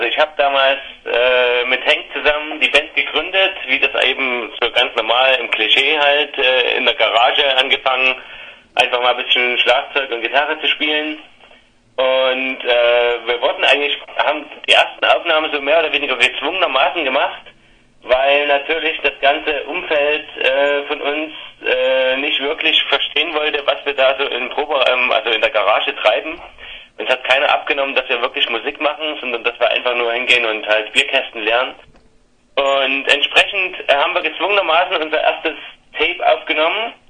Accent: Chemnitz, Saxony, Germany; Wir kommen aus Chemnitz, eine wunderschöne Stadt in Sachsen. Man wird es bestimmt nicht hören, dass wir Sachsen sind, aber ja, wir kommen aus Chemnitz.

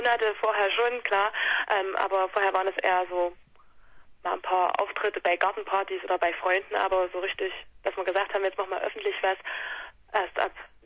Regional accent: Thuringia, Germany; Wir kommen aus Thüringen, eigentlich so aus den Dörfern verstreut, rum von Schleiz, ja, oder wen das halt nicht so geläufig ist, Nähe Jena.

